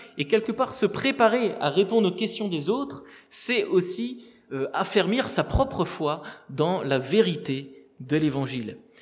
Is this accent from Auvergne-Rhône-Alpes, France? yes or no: no; Colmar, Grand Est, France; dans mon église d'origine où j'ai grandi à Colmar